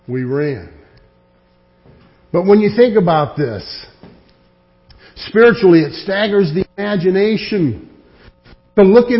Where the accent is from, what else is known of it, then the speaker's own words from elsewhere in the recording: California, United States; When I was a young man growing up in California, we'd walk back and forth and there were just gigantic fields full of strawberries.